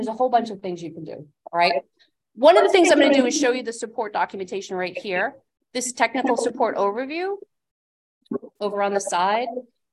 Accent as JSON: {"language": "English", "region": "Massachusetts", "country": "United States", "tie": "born or raised there", "said": "But born and raised in Massachusetts, I've always been a Massachusetts girl."}